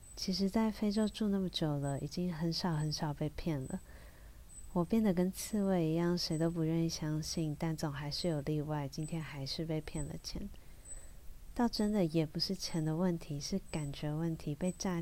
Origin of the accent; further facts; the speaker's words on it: Taiwan; 他们一听到我来自台湾后